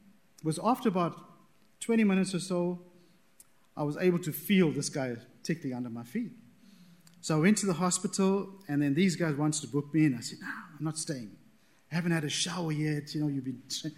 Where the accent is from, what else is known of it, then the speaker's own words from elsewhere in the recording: Durban, KwaZulu-Natal, South Africa; I grew up in Durban, South Africa, if anybody knows where that is. That's on the East Coast.